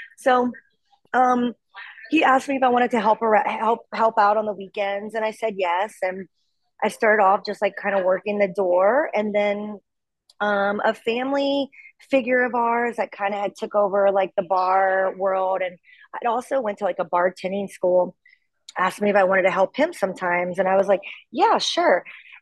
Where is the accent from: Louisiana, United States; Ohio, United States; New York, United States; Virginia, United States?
Louisiana, United States; Lafayette; moved away as an adult; also born or lived in Nashville; So I moved up to Nashville, Tennessee when I was from Lafayette, Louisiana, when I was 18 going on 19.